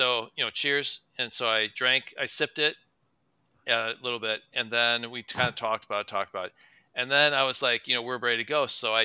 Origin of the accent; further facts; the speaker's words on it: Midwest, United States; I don't know. I'm only from the Midwest, so.